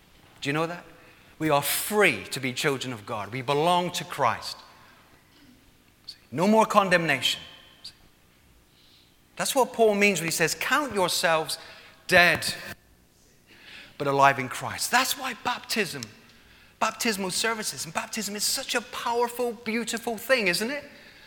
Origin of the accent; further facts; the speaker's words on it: Plymouth, South West England, United Kingdom; So when I was 7 years old, I lived with my mum and dad in Plymouth. You probably can't tell by my accent.